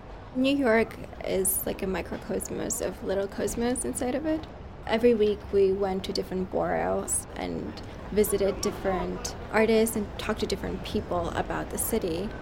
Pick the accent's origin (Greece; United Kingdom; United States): Greece; Athens, Attica; I was born and raised in Athens. My major is architecture.